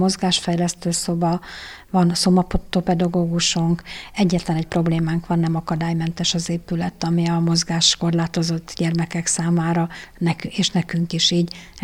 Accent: Budapest, Hungary; És mivel Budapesten, ahol fölnőttem, a 14. kerületben

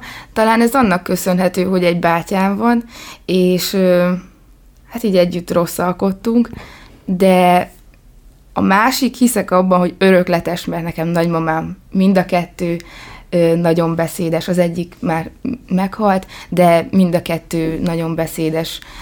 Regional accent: Létavértes, Hajdú-Bihar, Hungary; Nem debreceni vagyok, albérletben lakom, de amúgy létavértesi vagyok.

